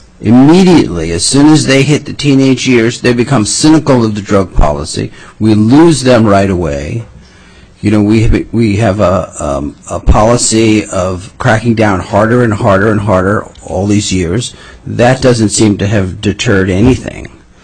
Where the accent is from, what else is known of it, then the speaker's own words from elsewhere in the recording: New York City, New York, United States; now in Fairbanks, United States; I'm 64. I grew up in New York City. I came to Fairbanks in 1969.